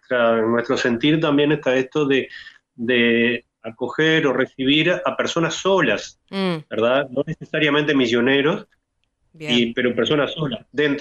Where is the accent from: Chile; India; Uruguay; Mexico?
Uruguay; San José; now in Montevideo, Uruguay; Yo soy de San José.